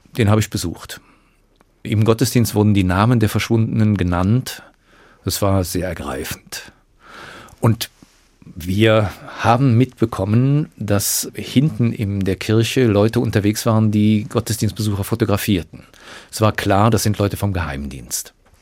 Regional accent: Cologne, North Rhine-Westphalia, Germany; now in Frankfurt, Germany; nach Köln zu gehen, wo ich herkomme, ist nicht gut.

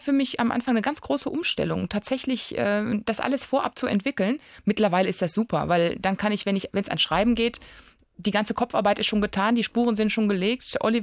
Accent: Bad Soden, Hesse, Germany; also born or lived in North Rhine-Westphalia; als ich von Nordrhein-Westfalen hierher gezogen bin als Kind, fand ich es schauerlich. Ja, es war November, irgendwie war alles kahl und eklig und grau. Und dann passierte das erste Tolle, wir zogen nach Bad Soden neben den Reitstall.

